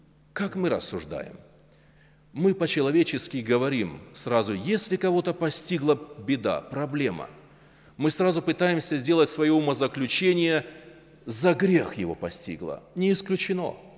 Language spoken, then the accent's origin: Russian; Belarus; Я говорю, у нас уже сформировался такой национальный ответ. Мы говорим, в Беларуси жизнь как у картошки.